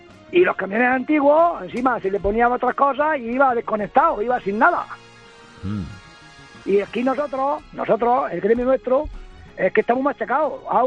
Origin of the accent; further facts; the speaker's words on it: Córdoba, Andalusia, Spain; Soy de Córdoba